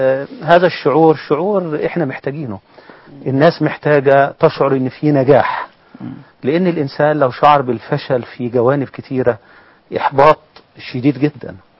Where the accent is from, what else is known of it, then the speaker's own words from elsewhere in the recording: Egypt; كلنا كمصريين